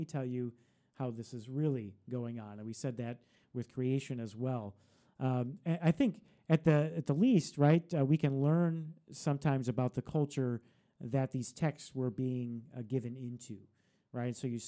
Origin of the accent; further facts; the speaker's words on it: United States; because it's often so different from what I know as an American, right?